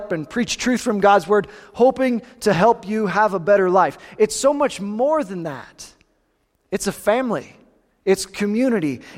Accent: Kansas, United States; So born and raised in Southeast Kansas

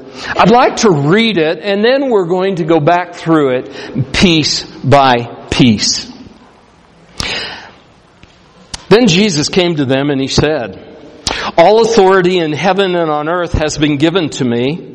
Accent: Missouri, United States; I'm from Missouri. And in Missouri, and there's a place called Ferguson.

